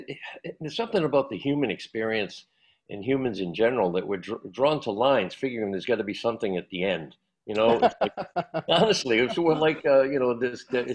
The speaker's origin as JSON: {"language": "English", "region": "Massachusetts", "country": "United States", "tie": "born or raised there", "said": "I was born around, but I was raised in Mass."}